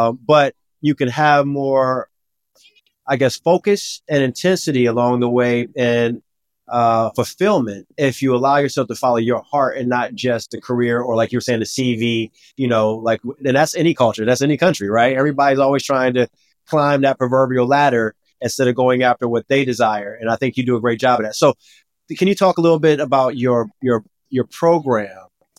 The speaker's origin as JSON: {"language": "English", "country": "United States", "lives_now": "Switzerland", "said": "and I know I'm from the U.S."}